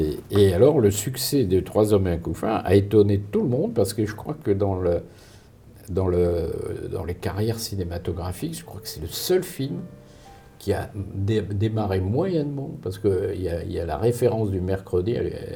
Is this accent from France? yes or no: no; Morocco; Moi, je viens du Maroc, du tribu berbère juive.